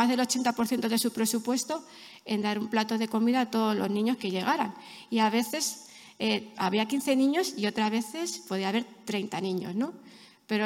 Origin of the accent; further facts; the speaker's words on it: Castilla-La Mancha, Spain; now in Molins de Rei, Spain; que es muy diferente a la de Madrid y a la de la Castilla-La Mancha, ¿no? Que es de donde yo soy originalmente.